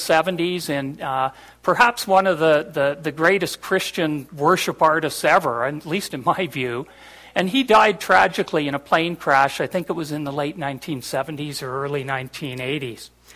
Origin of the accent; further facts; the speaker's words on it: Brandon, Manitoba, Canada; when I grew up in Brandon, Manitoba, 921 7th Street